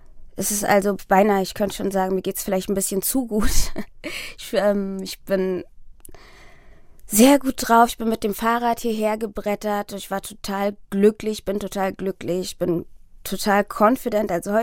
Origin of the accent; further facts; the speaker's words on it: Berlin, Germany; also born or lived in Sudan; ich bin 37 Jahre alt, ich bin im Sudan geboren und in Berlin aufgewachsen.